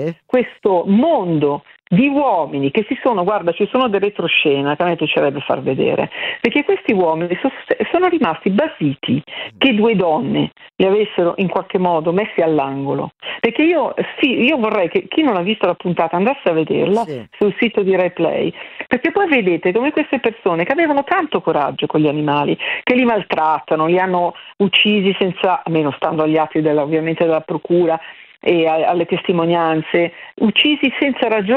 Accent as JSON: {"language": "Italian", "town": "Milan", "region": "Lombardy", "country": "Italy", "said": "mi spiace doverlo dire, da milanese, guardate nella puntata com'è il canile di Milano"}